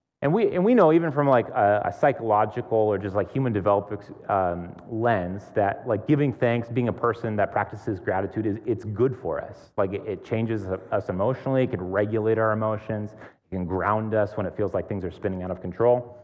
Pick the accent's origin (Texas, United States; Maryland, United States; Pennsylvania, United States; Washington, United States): Washington, United States; Tacoma; moved away as an adult; I grew up in Tacoma, and I moved to Portland to go to college.